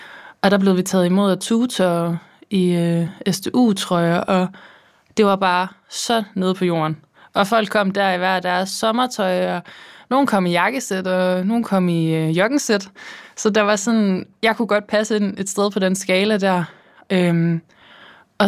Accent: Odense, Region of Southern Denmark, Denmark; jeg er fra Odense, har altid boet i Odense

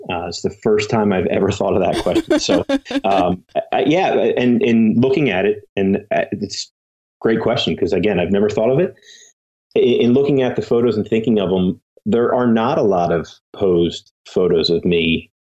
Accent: Philadelphia, Pennsylvania, United States; So like I said, I grew up in Northeast Philadelphia. I don't know if anyone in the audience knows the area, but Northeast Philadelphia

